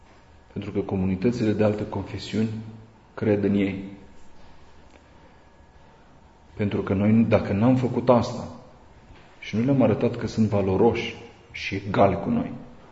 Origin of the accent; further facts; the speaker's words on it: Romania; Câți dintre noi am fost într-o țară străină și am fost priviți de sus pentru că suntem români?